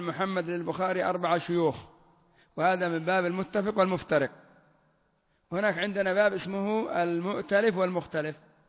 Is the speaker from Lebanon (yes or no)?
no; Yemen; لا سيما في المناطق الجبلية عندنا في اليمن، لعلى يقولون محمد، وهناك يقول محمد